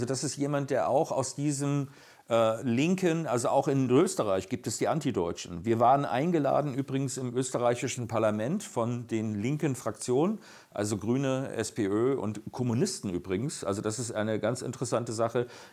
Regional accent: Grand Est, France; als Elsässer, ja.

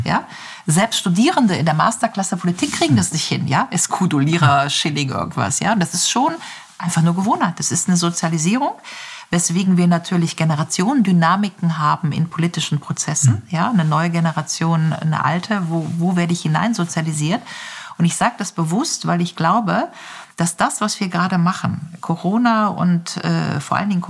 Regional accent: Grevenbroich, North Rhine-Westphalia, Germany; Also ich bin ja die ersten Jahre da in Grevenbruch, meiner Heimatstadt, jeden Tag mit dem Fahrrad gefahren.

